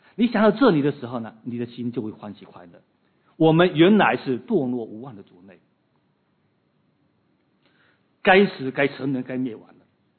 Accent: China; 其实不只是我们中国人会这样子

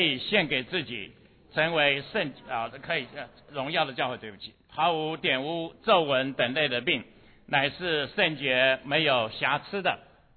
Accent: China; 根本不分这个穆斯林人或者是我们中国人，当他真正得到主的时候，主的生命改变他们。

